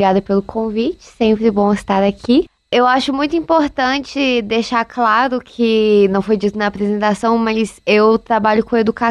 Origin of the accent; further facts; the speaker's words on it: Congonhas, Minas Gerais, Brazil; now in Belo Horizonte, Brazil; eu sou criada no interior de Minas Gerais, sou de Congonhas, cidade histórica